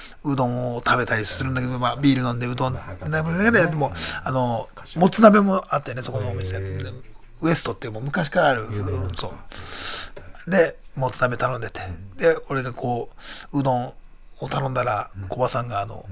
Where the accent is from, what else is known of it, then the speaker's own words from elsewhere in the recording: Chiba, Japan; also born or lived in Kagoshima; 生まれは鹿児島ですけども、育ちは千葉ですから。